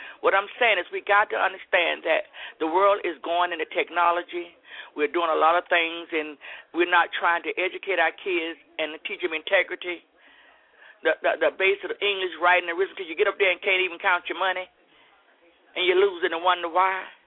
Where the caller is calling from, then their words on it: St. Petersburg, Florida, United States; St. Petersburg, Florida.